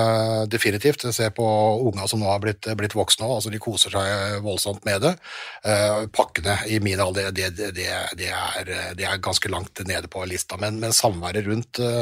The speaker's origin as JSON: {"language": "Norwegian", "region": "Nordvestlandet", "country": "Norway", "said": "Jeg kommer fra Nordvestlandet, vi hadde mye steik og sånn på julaften"}